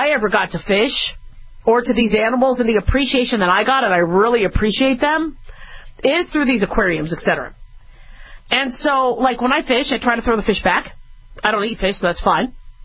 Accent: California, United States; born there; Well, I didn't grow up in California, but I was born there, and my parents moved a lot.

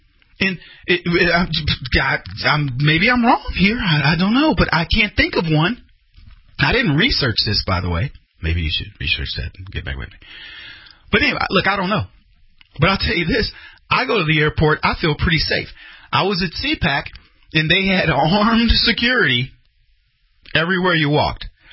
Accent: Texas, United States; I don't know about you. I'm from Texas.

